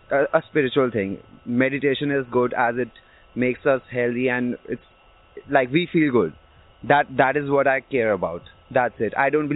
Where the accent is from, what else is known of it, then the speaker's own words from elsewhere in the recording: India; My parents are Hindus. I'm from India, so they believe in God, but it's Hinduism God.